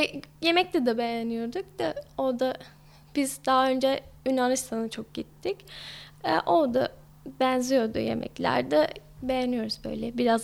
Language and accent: Turkish; Liverpool, North West England, United Kingdom; Turkish is a second language; moved away as an adult; also born or lived in Leeds / Germany; now in Turkey; Ben İngiltere'liyim, Liverpool'da. Liverpool'da doğdum, Liverpool'da büyüdüm. Sonra üniversiteye geçtim, orada dil okudum. Ve Leeds'de okudum, yani aynı şehirde değil. Sonra Almanya'ya gittim